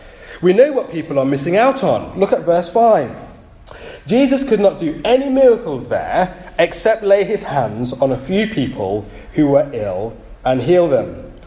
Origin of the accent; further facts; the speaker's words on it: Nottingham, East Midlands, United Kingdom; As you know, I'm from Nottingham.